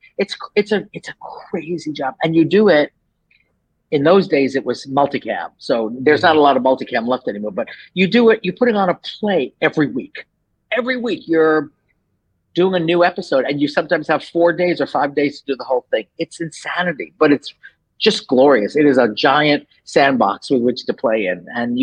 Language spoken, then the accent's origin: English; New York, United States; I'm from New York. So I grew up in New York and wanted to be a playwright.